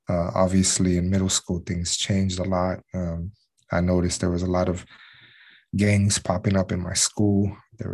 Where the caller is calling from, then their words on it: Houston, Texas, United States; I'm connecting from Houston, Texas.